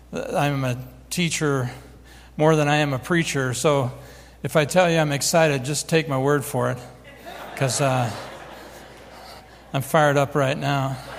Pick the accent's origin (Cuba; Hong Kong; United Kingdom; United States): United States; Rapid City, South Dakota; She started going to the local Assembly of God church where I grew up out in Rapid City, South Dakota.